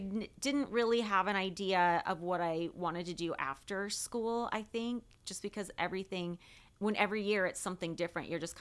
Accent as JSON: {"language": "English", "region": "Alaska", "country": "United States", "tie": "born or raised there", "also_born_or_lived": "Oregon", "said": "I grew up in Oregon and in Alaska, and my story is so much more boring than the one that lives online, apparently. We moved from Oregon to Alaska when I was about 3. We lived there until I was 10, and we lived on Prince of Wales Island, so it was very rural."}